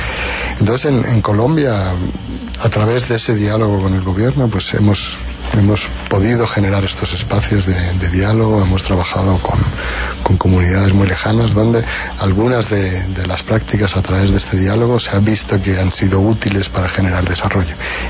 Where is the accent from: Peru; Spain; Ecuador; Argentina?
Spain; accent: Spanish; Como se nota por mis Cs y por mis Zetas, yo soy español